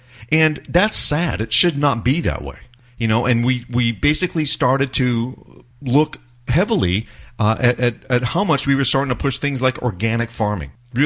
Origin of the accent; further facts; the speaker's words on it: Arkansas, United States; Now, I grew up in Arkansas, and it was, you know, we raised pigeons, we raised chickens